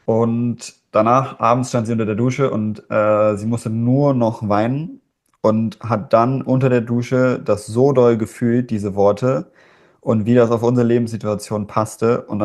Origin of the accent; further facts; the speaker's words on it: Hamburg, Germany; ich bin jetzt 19 Jahre und gehe seit über 8 Jahren nicht mehr in die Schule, seitdem ich 10 Jahre alt bin. Und geboren bin ich in Hamburg, da bin ich auch aufgewachsen, bis ich eben 10 Jahre alt war.